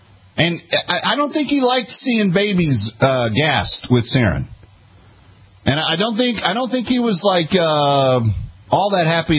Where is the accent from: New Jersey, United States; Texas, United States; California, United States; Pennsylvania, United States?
Texas, United States; Fort Worth; Let's go to my hometown, where I'm from originally, Fort Worth, Texas.